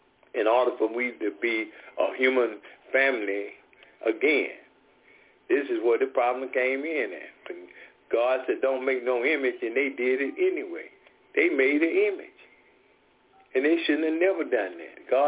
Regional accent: Atlanta, Georgia, United States; I'm from Atlanta, Cato, Georgia.

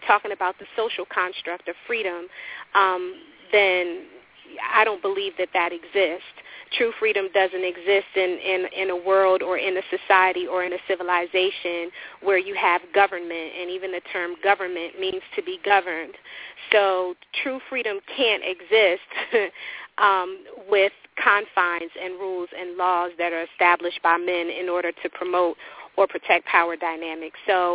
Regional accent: Washington, District of Columbia, United States; most importantly, I grew up in Berry Farms Projects in Southeast Washington, D.C., so I am from the neighborhood, proud of being from the neighborhood.

